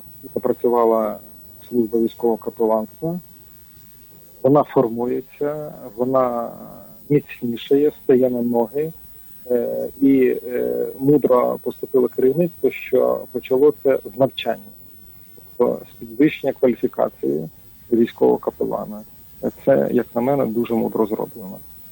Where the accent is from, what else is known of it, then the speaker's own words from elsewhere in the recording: Lubny, Poltava Oblast, Ukraine; А я сам з Лубен. Зустрів там хлопчика з Лубен. Так що поговорили трошки про наше містечко.